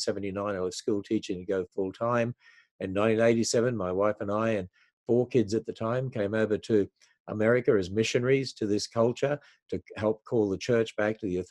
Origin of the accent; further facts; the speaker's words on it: Australia; born there; we were born in Australia. I was born in Australia.